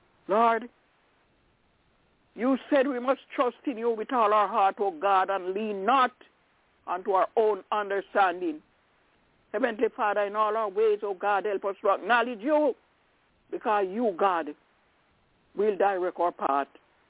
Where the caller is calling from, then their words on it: Albany, New York, United States; I'm calling from Albany.